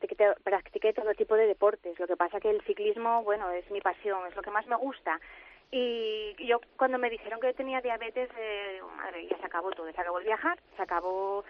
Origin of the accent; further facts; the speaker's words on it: Gijón, Asturias, Spain; porque yo soy de Gijón, pero bueno, estuve en Oviedo en una mesa redonda